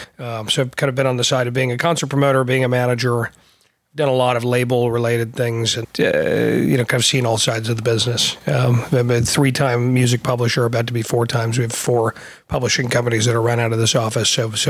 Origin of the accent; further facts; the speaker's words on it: Milwaukee, Wisconsin, United States; I'm from Milwaukee, Wisconsin. Been at a variety of companies.